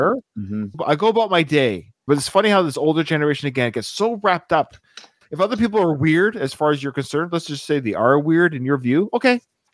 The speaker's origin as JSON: {"language": "English", "country": "Canada", "said": "I'm Canadian."}